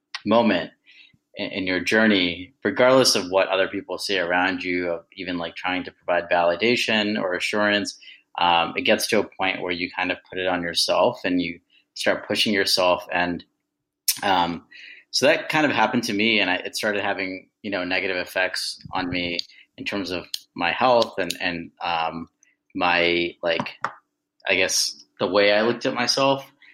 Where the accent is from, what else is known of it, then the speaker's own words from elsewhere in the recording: Northeast, United States; So kind of growing up in the Northeast, there was a lot of, it was nice and the education system was great